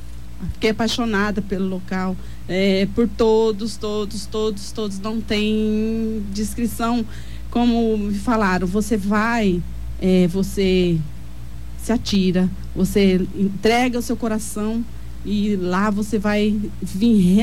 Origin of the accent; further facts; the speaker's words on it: Dourados, Mato Grosso do Sul, Brazil; Eu sou de Dourados, resido no Jardim Água Boa.